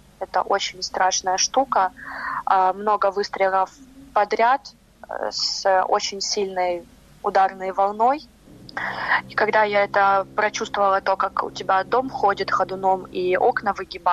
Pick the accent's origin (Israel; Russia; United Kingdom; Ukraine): Ukraine; и когда они узнали, что я с Украины, и то, что они узнали, что я в таком юном возрасте, скажем так, сама выезжаю